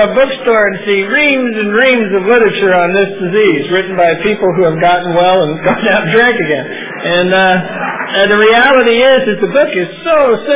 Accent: New York, United States; I'm from New York initially.

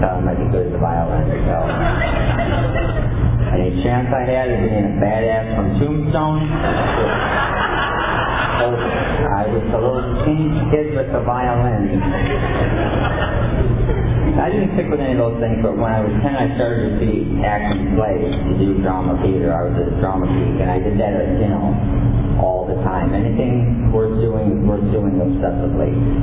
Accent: Detroit, Michigan, United States; only lived there for about 9 days, and we moved back to where my parents were from in Michigan, and I grew up in the Detroit area.

